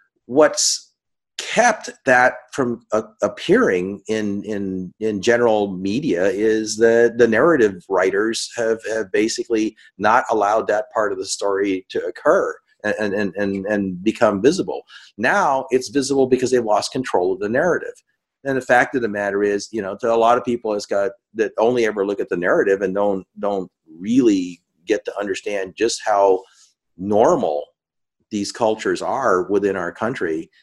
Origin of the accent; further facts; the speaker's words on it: Philippines; You know, I'm Filipino, okay?